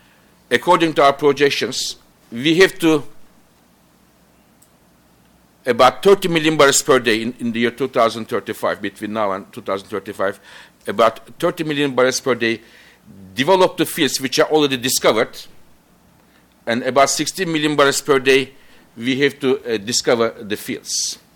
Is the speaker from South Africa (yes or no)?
no; Turkey; I don't know US, but in my home country, in Turkey, we were using a lot of fuel oil.